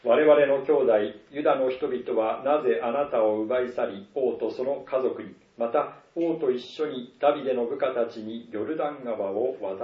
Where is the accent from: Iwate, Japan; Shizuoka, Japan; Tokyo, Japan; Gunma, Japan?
Iwate, Japan; 私は岩手の出身ですけども